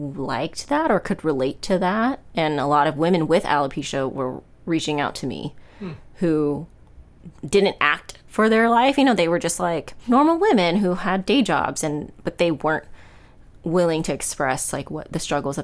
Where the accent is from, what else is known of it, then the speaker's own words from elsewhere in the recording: United States; it's not my fault I'm American. Like, I didn't ask for you to go, you know, to go through that. I didn't ask to be born here.